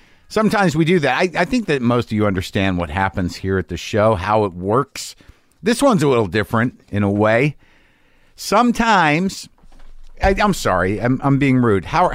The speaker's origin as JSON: {"language": "English", "town": "Albuquerque", "region": "New Mexico", "country": "United States", "tie": "born or raised there", "said": "I'm doing one night in Albuquerque, New Mexico, September 3rd, and that's a benefit show in my hometown."}